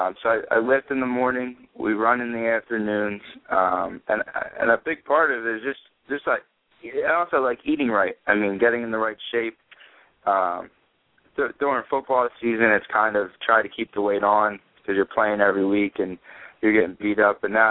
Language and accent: English; Philadelphia, Pennsylvania, United States; Growing up in Philly, my whole family's in the Philadelphia area.